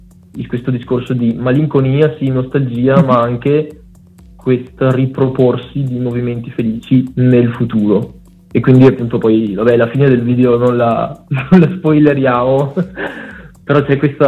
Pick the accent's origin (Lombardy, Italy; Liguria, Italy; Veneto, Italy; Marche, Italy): Veneto, Italy; Noi siamo dell'Alto Vicentino